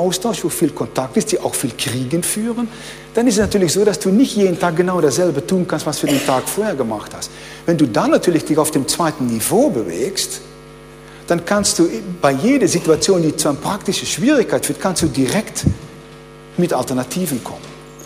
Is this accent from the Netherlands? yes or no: yes; Netherlands; German is a second language; Ich bin ja Niederländer.